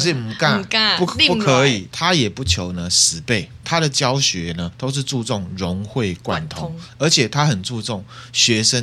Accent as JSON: {"language": "Chinese", "country": "Taiwan", "said": "我们台湾人自己的钱哦，没有留在台湾"}